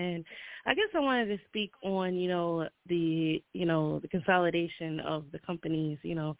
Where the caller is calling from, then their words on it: New Jersey, United States; I'm calling from Jersey.